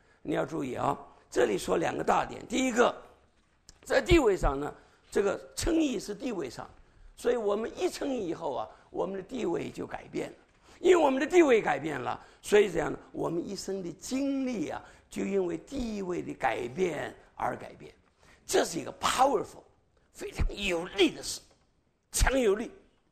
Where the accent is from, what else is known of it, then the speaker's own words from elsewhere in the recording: China; 那我是中国人吧，不会赖皮成加拿大人吧？